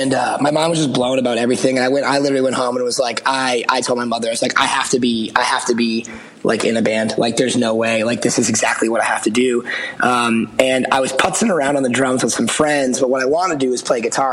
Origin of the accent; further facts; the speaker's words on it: Massachusetts, United States; And, you know, I grew up outside of Boston.